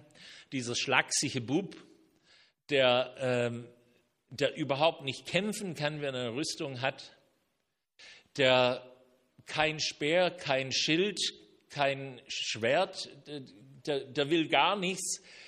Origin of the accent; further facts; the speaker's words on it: Canada; now in Germany; In meiner Kindheit in Kanada